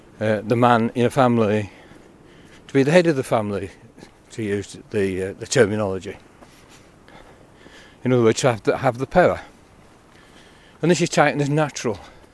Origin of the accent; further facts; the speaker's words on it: England, United Kingdom; as an Englishman who grew up in an industrial area of the country